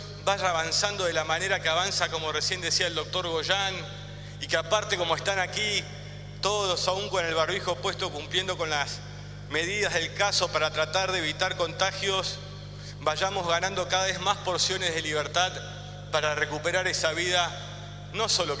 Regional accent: Argentina; en el que como argentinos y argentinas nos habíamos acostumbrado a pasar varias crisis

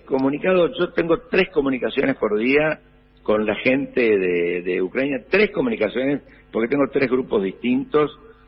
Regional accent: Villa María, Córdoba, Argentina; Yo que soy de Villa María, soy cordobés, me he criado escuchando nada más que folclore.

